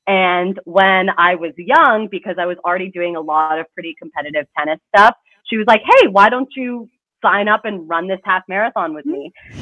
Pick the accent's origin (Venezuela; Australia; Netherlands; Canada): Canada; moved away as an adult; now in United States; I'm Canadian, eh?